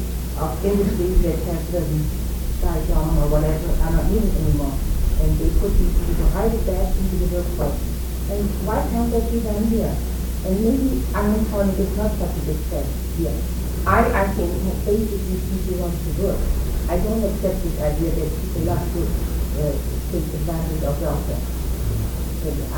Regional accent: Germany; I know I'm from Germany

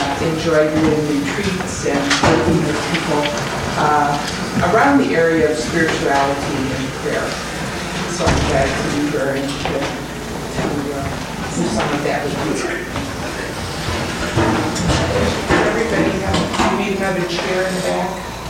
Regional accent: Valparaiso, Indiana, United States; I'm from Valparaiso, Indiana.

